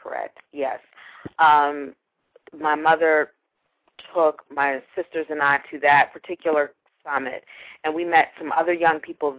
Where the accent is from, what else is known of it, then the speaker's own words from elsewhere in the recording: Pittsburgh, Pennsylvania, United States; Pittsburgh, I'm from Pittsburgh, my sister